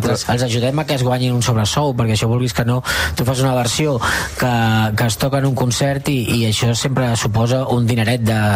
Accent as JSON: {"language": "Catalan", "town": "Cornellà", "region": "Catalonia", "country": "Spain", "said": "som un grup d'amics del Baix Llobregat, sobretot de Sant Boi, més jo, que sóc de Cornellà"}